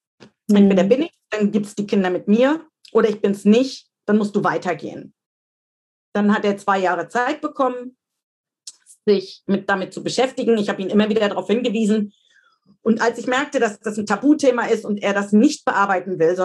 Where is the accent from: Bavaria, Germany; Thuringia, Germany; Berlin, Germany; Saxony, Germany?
Saxony, Germany; Dresden; in meine Heimatstadt Dresden